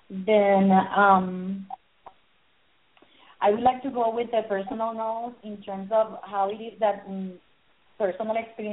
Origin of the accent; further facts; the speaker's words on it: Puerto Rico; I grew up in Puerto Rico listening to … to bands like